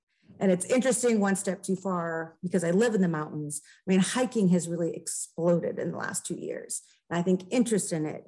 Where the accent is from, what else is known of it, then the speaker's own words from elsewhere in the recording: Oregon, United States; Cape, yep, you're on the Cape. And I'm up in the mountains. So it's interesting because I'm from Oregon.